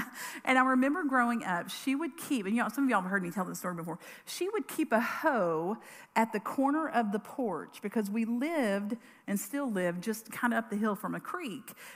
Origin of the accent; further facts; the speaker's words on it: Karns, Tennessee, United States; I grew up in Carnes, like Carnes, like back when it was just farmland on Emory Road and not subdivisions every 10 feet. And more than that, my mom grew up in Carnes and my grandparents grew up in Carnes.